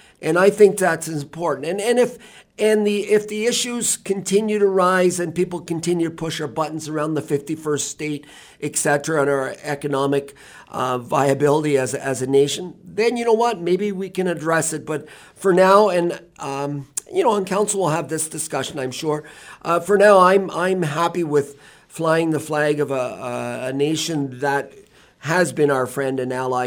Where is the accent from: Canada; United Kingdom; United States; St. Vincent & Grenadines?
Canada; yes, we are Canadian and we're proud to stand beside our flag.